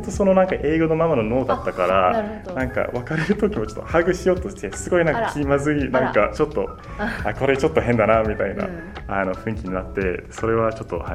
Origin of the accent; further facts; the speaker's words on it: Ireland; Japanese is a second language; 僕もなんかアイルランド出身で